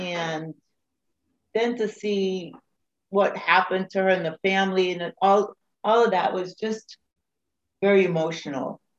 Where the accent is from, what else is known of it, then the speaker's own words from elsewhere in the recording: Jamaica; now in United States; what I could say right now is that I'm a Jamaican person living in the United States.